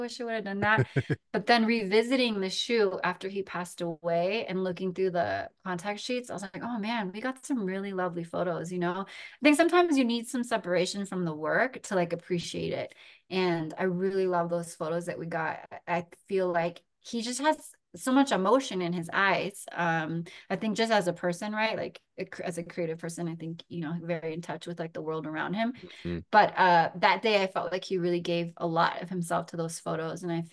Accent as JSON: {"language": "English", "town": "Sacramento", "region": "California", "country": "United States", "tie": "born or raised there", "said": "And in my hometown of Sacramento, there was like a big hip hop and like b-boy scene that I was a part of."}